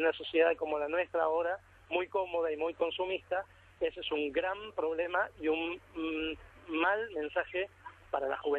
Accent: Mendoza, Argentina; y yo conozco la cordillera porque soy de Mendoza, estoy al pie de la Aconcagua, de la montaña más alta de América

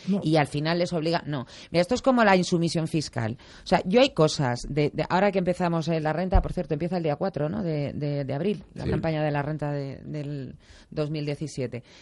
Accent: Madrid, Community of Madrid, Spain; born there; yo nací en Madrid también, pero Madrid.

